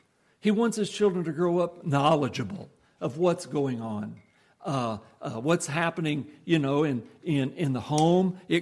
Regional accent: Nebraska, United States; growing up in Nebraska, where cows outnumber people 7 or 8 to 1, you see a lot of cows.

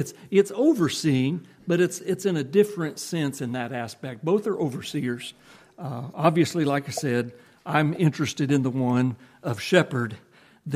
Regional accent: Nebraska, United States; Now, growing up in Nebraska, where, as I've said before, I don't know what it is now, but back then, cows outnumbered people 8 to 1.

